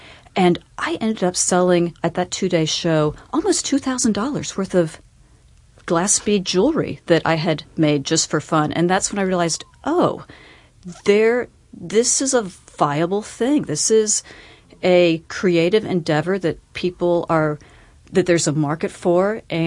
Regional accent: Berea, Kentucky, United States; I grew up in Berea, Kentucky, which has a very rich culture of Appalachian arts.

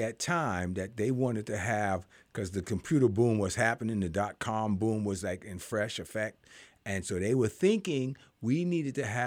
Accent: New York City, New York, United States; now in Lehigh Valley, United States; I was born and raised in the Bronx, and I wanted to get my family out of the hood or out of the street.

